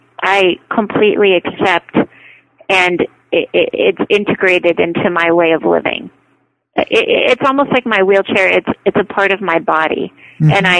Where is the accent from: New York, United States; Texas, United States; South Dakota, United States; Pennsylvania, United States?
Pennsylvania, United States; Scranton; So I grew up in a small town called Scranton, Pennsylvania, a small rural town.